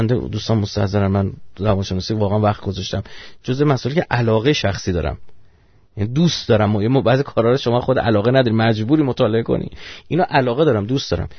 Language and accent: Persian; Iran; آیا ما چون ایرانی هستیم